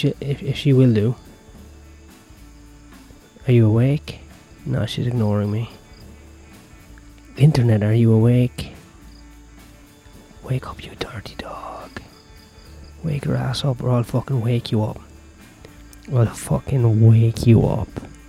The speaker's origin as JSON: {"language": "English", "country": "Ireland", "accent": "Irish", "said": "my accent. I'm from Ireland."}